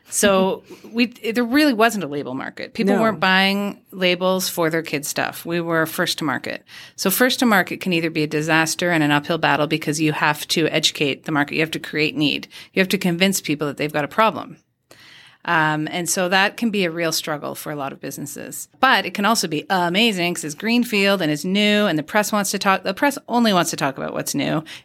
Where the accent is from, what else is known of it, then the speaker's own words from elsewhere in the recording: Canada; We promise you this. We promise you that. We are Canadian moms.